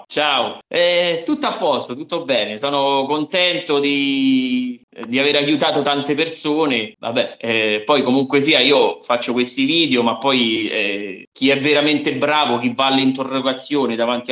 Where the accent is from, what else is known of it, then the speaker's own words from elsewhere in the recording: Bologna, Emilia-Romagna, Italy; Io sono di Bologna e sono a Bologna in questo momento.